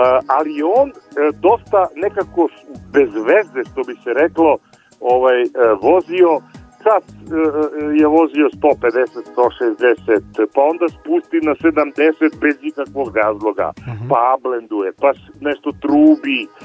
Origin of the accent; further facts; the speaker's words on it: Niš, Southern and Eastern Serbia, Serbia; ja sam neko iz Niša